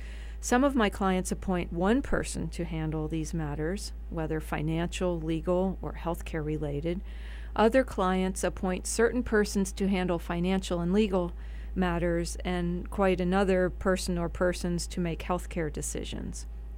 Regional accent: Allentown, Pennsylvania, United States; Well, I guess I would say only I'm a local product, born and raised in Allentown.

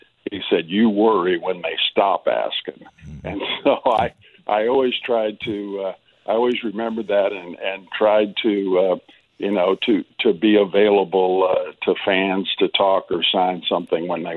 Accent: Batavia, United States; Coach Hall came to Batavia and stayed

